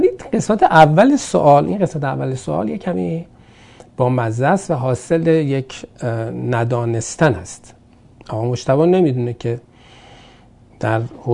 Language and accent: Persian; Iran; چون من وکیل ایرانی هستم